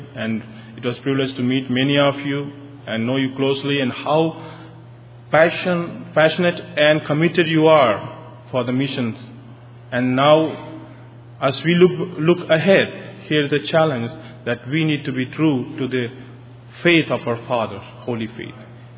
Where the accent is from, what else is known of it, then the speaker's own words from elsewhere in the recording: India; I come from India.